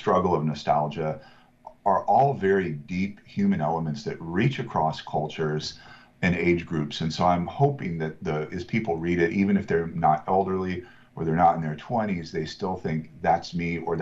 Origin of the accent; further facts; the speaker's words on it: Kansas, United States; I'm from Kansas, and I currently live here again, as you mentioned.